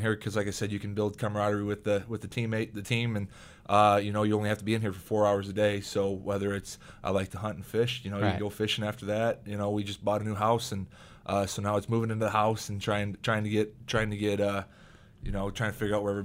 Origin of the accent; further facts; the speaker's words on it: Iowa, United States; I'm from Iowa, small town. We don't have the beaches like we do out here.